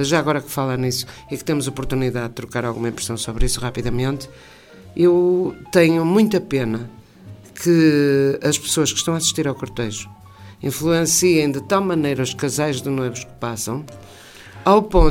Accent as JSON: {"language": "Portuguese", "town": "Viana", "region": "Viana do Castelo", "country": "Portugal", "tie": "born or raised there", "said": "A minha terra é Viana, não podemos estar sempre a fazer o mesmo."}